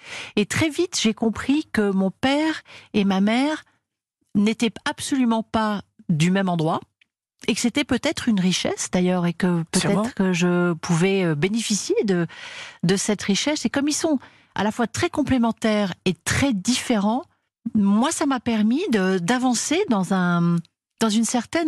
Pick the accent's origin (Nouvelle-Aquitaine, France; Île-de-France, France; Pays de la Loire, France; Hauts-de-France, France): Île-de-France, France; Neuilly-sur-Seine; born there; je suis née à Neuilly-sur-Seine, pas très originale, d'une mère anglaise née à Rome et d'un père franco-russe, né à l'île Maurice.